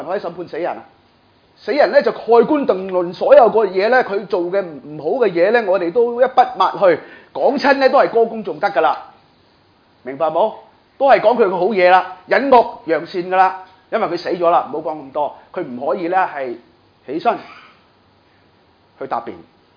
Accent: Wong Tai Sin, Hong Kong; 我在黄大仙长大的，

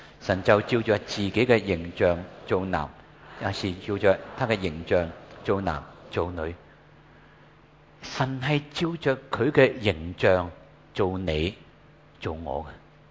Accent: Hong Kong; 很多时候我们香港人很喜欢闹人

